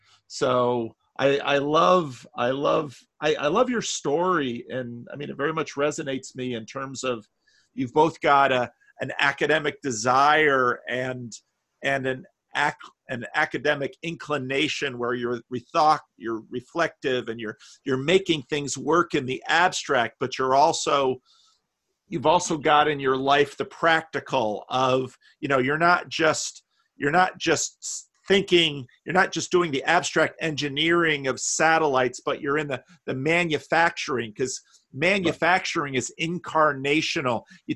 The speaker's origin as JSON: {"language": "English", "town": "Paterson", "region": "New Jersey", "country": "United States", "tie": "born or raised there", "said": "You know, so I grew up in Paterson, which is outside New York"}